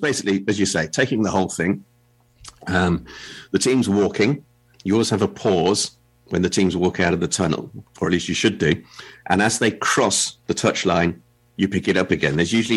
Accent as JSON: {"language": "English", "region": "England", "country": "United Kingdom", "said": "And as an Englishman, I'm thrilled with that."}